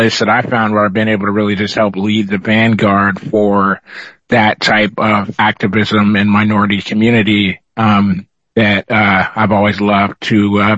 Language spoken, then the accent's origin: English; Mount Vernon, Washington, United States; I am from Mount Vernon, Washington